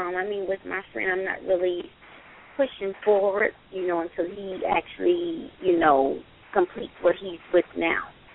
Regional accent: Tampa, Florida, United States; I'm from Tampa.

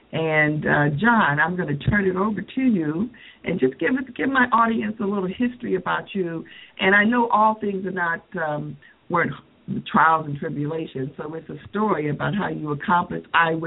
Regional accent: Chicago, Illinois, United States; I'm from Chicago and in Chicago, and we've had extreme weather the last couple of weeks.

